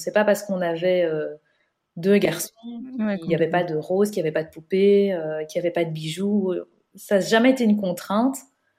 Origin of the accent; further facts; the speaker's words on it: Belgium; on est belge